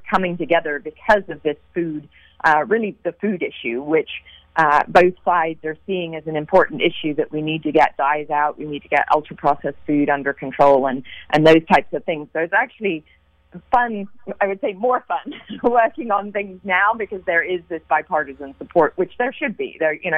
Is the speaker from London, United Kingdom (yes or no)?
yes; London, United Kingdom; also born or lived in New York; now in Bay Area, United States; So I grew up in London, England, and I then moved to New York on the East Coast and lived there for a while. And then now I'm in California, Bay Area resident for the past 20 years. So my accent is a bit all over the place.